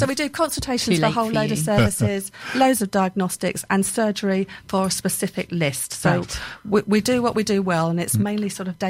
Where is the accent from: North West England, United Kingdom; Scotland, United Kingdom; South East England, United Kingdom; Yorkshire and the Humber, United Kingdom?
South East England, United Kingdom; born there; I was born in Kent, so it was about coming home.